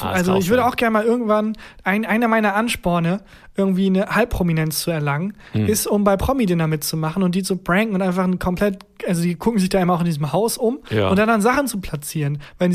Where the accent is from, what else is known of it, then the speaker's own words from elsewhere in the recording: Bielefeld, North Rhine-Westphalia, Germany; ich komme aus Bielefeld.